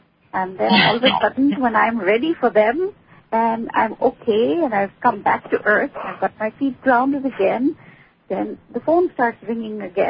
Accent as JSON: {"language": "English", "country": "India", "said": "Since I'm from India"}